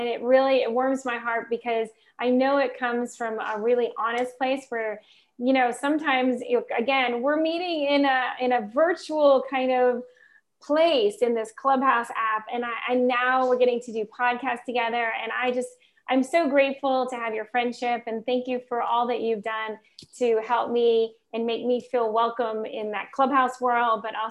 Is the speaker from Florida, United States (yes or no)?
yes; Florida, United States; And so, but I spent a lot of time in Florida too. I grew up in Florida.